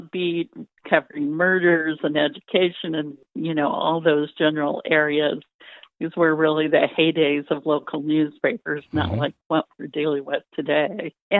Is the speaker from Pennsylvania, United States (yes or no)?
no; Georgia, United States; You know, I grew up in Georgia. I can't spell, I'm pretty sure.